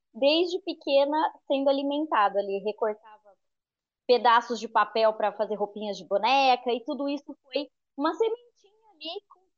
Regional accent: Campinas, São Paulo, Brazil; eu sou natural de Campinas, eu sou casada, sou cristã

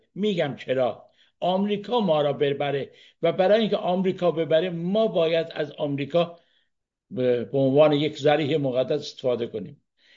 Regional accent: Iran; آیا ما مردم ایران خواستار استقلال از آمریکا هستیم؟

